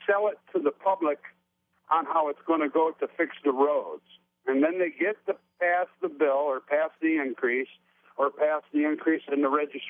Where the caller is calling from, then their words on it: Holt, Michigan, United States; I'm calling from Holt.